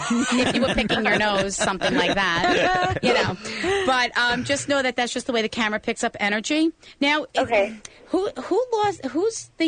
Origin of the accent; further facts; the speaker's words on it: East Coast, United States; because I'm from the East Coast